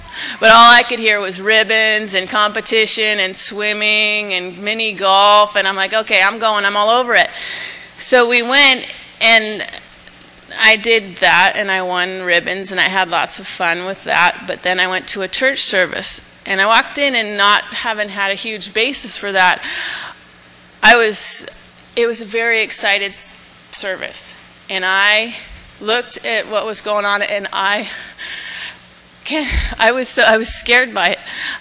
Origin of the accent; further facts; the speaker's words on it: White Center, Washington, United States; born there; I was born in White Center, which is the other side of the tracks for many